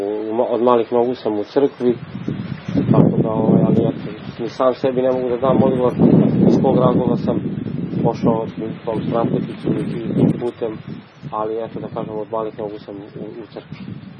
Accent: Belgrade, Serbia; imam 28 godina, iz Beograda sam

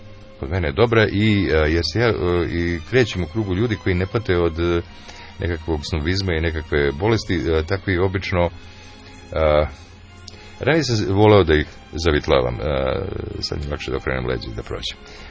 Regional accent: Šumadija and Western Serbia, Serbia; Ja sam Šumadinac

